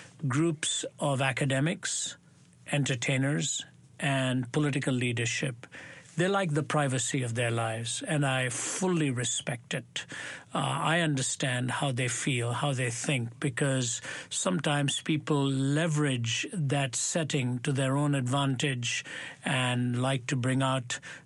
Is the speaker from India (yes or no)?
yes; India; And, of course, growing up in India, the film industry is big